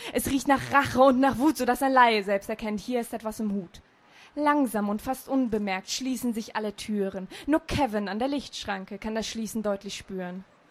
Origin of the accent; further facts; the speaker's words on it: Frankfurt, Hesse, Germany; Ich komme nicht von hier, ich komme aus Frankfurt im schönen Hessen.